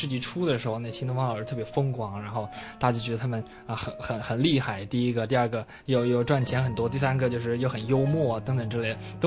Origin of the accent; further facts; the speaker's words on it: Anhui, China; also born or lived in Shanghai; now in United States; 我是安徽的考生，考到上海复旦大学来的嘛。